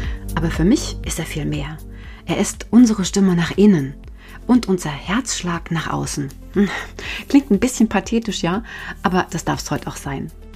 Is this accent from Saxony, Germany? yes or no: no; Thuringia, Germany; Als Kind spielte ich hier im Sand. Ich komme aus Thüringen.